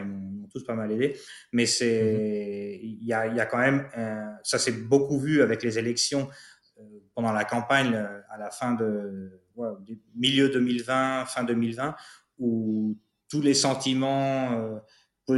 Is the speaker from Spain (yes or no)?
yes; Spain; French is a second language; ils remarquent un petit accent et ils disent, ah, vous avez un accent, vous êtes d'où? Je viens d'Espagne.